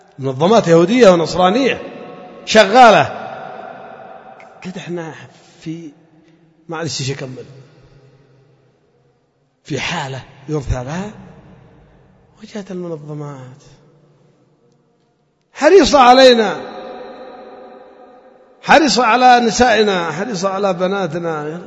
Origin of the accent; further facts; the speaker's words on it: Yemen; أنا يمني مسؤول عن كل عرض مسلمة ولو في الصين، لأني مسلم وهي مسلمة.